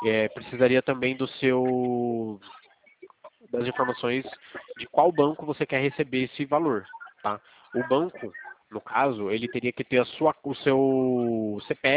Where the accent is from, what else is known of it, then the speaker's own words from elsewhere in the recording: São Paulo, Brazil; Eu sou de São Paulo.